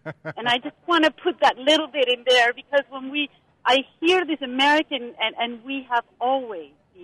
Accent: Venezuela; English is a second language; now in United States; I am a Venezuelan. I was born in Venezuela. I've been here for 30 years.

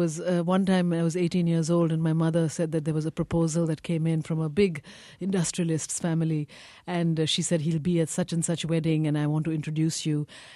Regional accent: India; Well, as an Indian student at Harvard, you know, in the late 70s, I was always interested in what I called the hierarchy of color, you know, of being brown in the middle of black and white.

